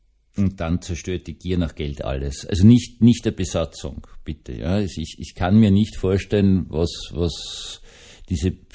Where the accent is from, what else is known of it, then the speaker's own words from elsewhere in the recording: Austria; ich bin im Baden, im Strandbad aufgewachsen